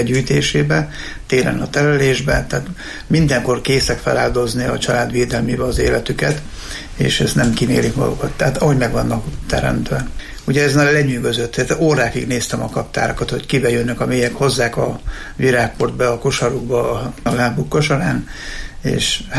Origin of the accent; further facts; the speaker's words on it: Ősagárd, Nógrád, Hungary; Kisgyerek koromban nekem, mivel Ősegárdon egy kis faluban, délnográdi kis falu, Szívenem evangélikus faluban nőttem fel, ott közel a természethez éltek az emberek